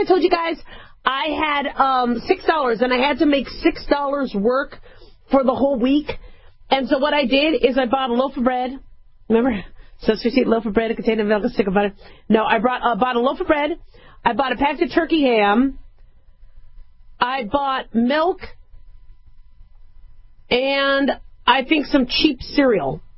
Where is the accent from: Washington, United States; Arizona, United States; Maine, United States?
Arizona, United States; Phoenix; I grew up in Phoenix, and so in the Maricopa County School District, they had to do Mulligan Stew.